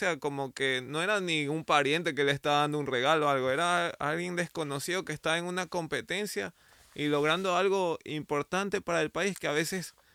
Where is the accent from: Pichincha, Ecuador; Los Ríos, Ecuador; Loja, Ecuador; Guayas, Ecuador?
Guayas, Ecuador; Guayaquil; Soy guayaquileño.